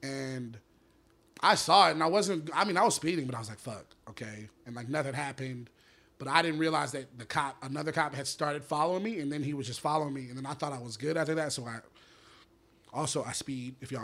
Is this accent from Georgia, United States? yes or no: yes; Atlanta, Georgia, United States; Gwinnett, Georgia. I'm from Atlanta, from my job in Atlanta.